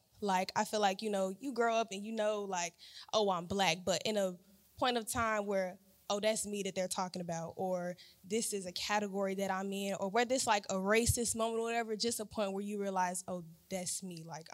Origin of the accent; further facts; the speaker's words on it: Chicago, Illinois, United States; I'm from Chicago as well.